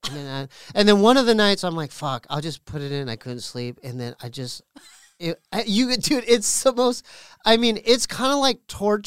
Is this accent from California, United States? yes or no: yes; Poway, California, United States; We're from Poway, right? P-O-W-A-Y.